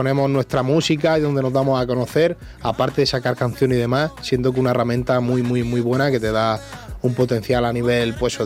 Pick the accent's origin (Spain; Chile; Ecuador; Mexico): Spain; Valencia, Valencian Community; En Valencia, en mi tierra, siento que fue impresionante.